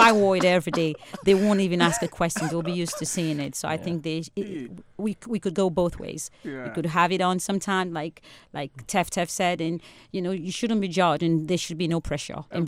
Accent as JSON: {"language": "English", "country": "Sierra Leone", "said": "And I'm from Sierra Leone, so a lot of that is very westernized."}